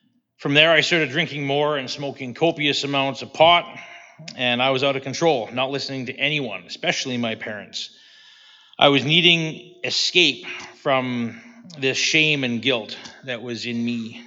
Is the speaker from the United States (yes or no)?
no; Dundurn, Saskatchewan, Canada; I was born in 77, the year … died, in Saskatoon, and I was raised in Dundurn.